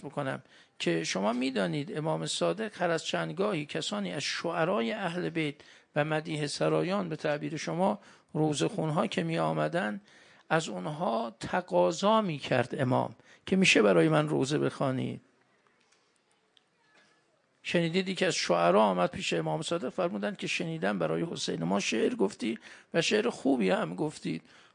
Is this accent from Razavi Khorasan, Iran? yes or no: yes; Mashhad, Razavi Khorasan, Iran; بالاخره ما مشهدیم